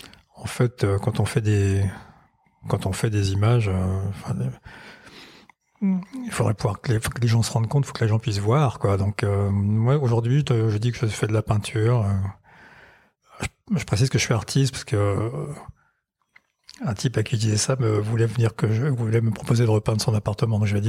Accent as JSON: {"language": "French", "town": "Sarcelles", "region": "Île-de-France", "country": "France", "tie": "born or raised there", "also_born_or_lived": "Nanterre / Courbevoie", "said": "je suis né dans la banlieue parisienne, à Nanterre. Après, mes parents habitaient à Courbevoie. Ensuite, à Sarcelles. Qui était une cité toute neuve à l'époque. C'était autour de l'époque de mai 68."}